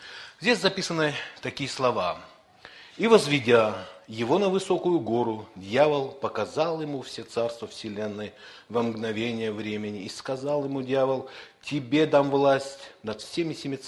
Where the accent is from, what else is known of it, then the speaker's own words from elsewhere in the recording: Saratov, Saratov Oblast, Russia; из Саратова, пастор церкви